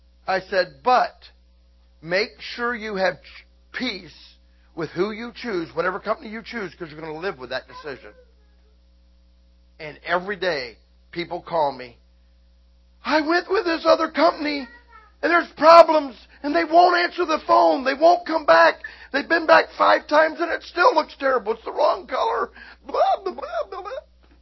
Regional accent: Auburn Hills, Michigan, United States; and I grew up in Auburn Hills, Pontiac area

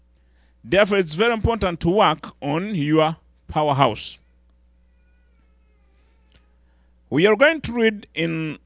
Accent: Uganda; from Uganda.

